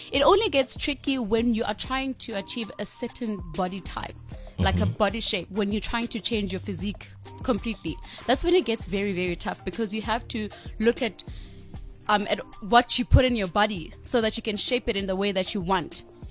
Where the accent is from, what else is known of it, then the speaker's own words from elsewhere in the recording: Butterworth, Eastern Cape, South Africa; So I'm 21 as I'm sitting here. I am from the Eastern Cape. Grew up in a small village, Kwandabakazi, in Butterworth, Ekuwa.